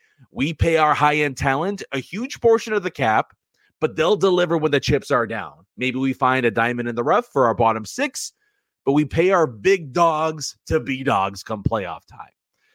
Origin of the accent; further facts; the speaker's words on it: Canada; I'm actually from Canada. I'm Canadian.